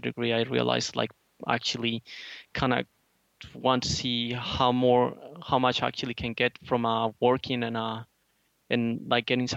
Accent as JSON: {"language": "English", "country": "Colombia", "lives_now": "Melbourne, Australia", "said": "I'm an architect from Colombia."}